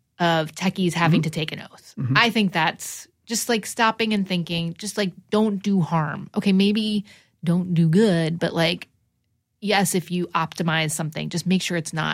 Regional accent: New Jersey, United States; I'm also from New Jersey, and I'm also half Persian.

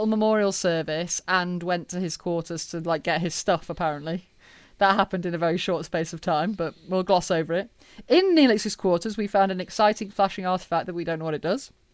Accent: United Kingdom; Yeah. I'm British, of course I'm going to make a Mary Poppins reference.

